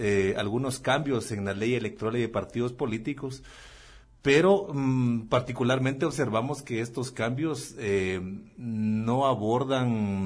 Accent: Guatemala; algunos puntos que como guatemaltecos y guatemaltecas pues no estábamos muy de acuerdo, ¿verdad?

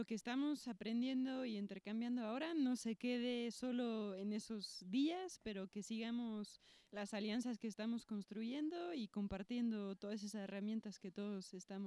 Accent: France; now in Mexico; soy francesa, pero los visito de México, donde trabajo con Ecoturismo Genuina.

